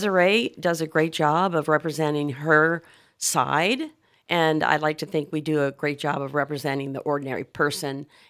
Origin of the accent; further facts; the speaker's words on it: New Orleans, Louisiana, United States; And I come from New Orleans, and I kind of hate to throw my hometown under the bus, but they don't have an aquifer